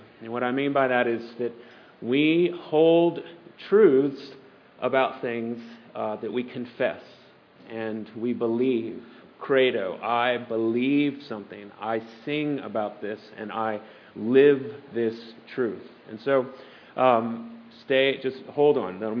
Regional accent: Baton Rouge, Louisiana, United States; now in Louisville, United States; I am from Baton Rouge, Louisiana. I'm currently the rector of St. Francis in the Fields Episcopal Church in Louisville, Kentucky.

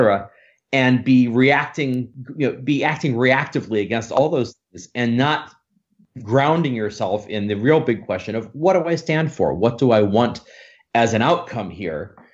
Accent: Illinois, United States; By the way, Charlie, in case you don't know, I grew up in Illinois. I'm from the Quad Cities. So, you know, right across the river from Davenport.

